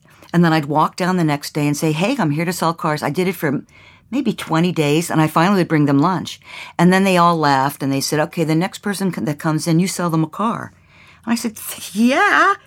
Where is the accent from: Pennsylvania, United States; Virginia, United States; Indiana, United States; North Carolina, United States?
Pennsylvania, United States; Mount Lebanon; I grew up in Mount Lebanon, right outside of Pittsburgh, Pennsylvania.